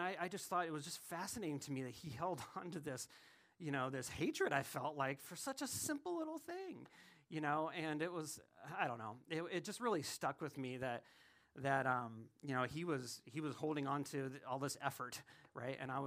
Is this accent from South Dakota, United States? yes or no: yes; South Dakota, United States; I grew up in South Dakota, so y'all don't know snow and freezing.